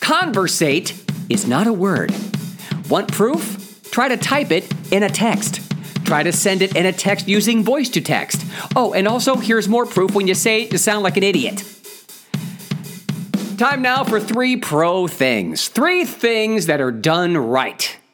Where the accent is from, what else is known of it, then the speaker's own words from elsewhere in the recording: Ohio, United States; they're from my home state of Ohio